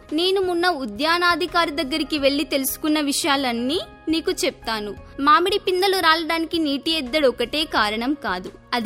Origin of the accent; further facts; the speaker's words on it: Nagaram, Telangana, India; మాది వరంగల్ జిల్లా పరకాల మండలం నాగారం గ్రామం.